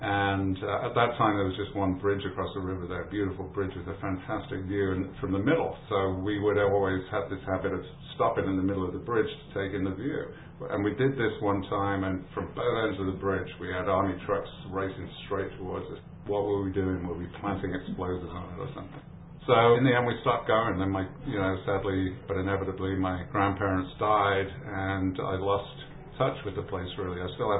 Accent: England, United Kingdom; born there; I was born in England, and at a time when England was a very secular place.

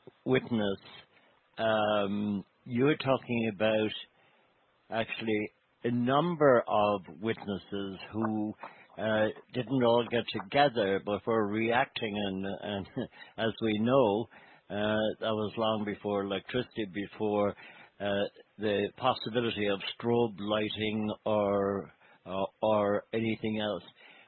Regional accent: Connacht, Ireland; because we're from Mayo and we won't take any offense.

